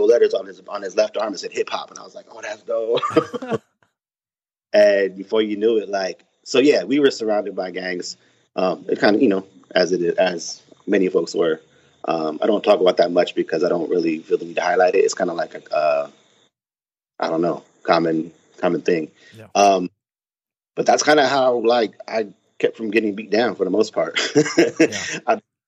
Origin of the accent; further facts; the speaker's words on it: Baldwin Park, California, United States; So, San Gabriel Valley, Baldwin Park, California, born and raised, and then we kind of migrated here and there